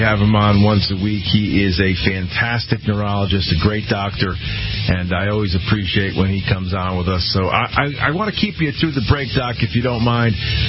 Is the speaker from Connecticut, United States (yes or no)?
yes; Connecticut, United States; my home state here in Connecticut, everywhere in between